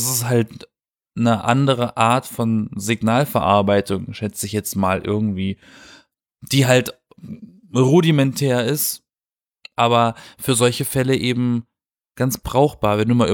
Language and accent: German; Baden-Württemberg, Germany; Ich komme aus dem Schwarzwald.